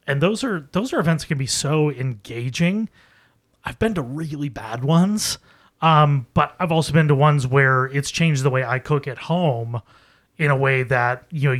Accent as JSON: {"language": "English", "town": "Buffalo", "region": "New York", "country": "United States", "tie": "born or raised there", "said": "But growing up in Buffalo, we had so many different options."}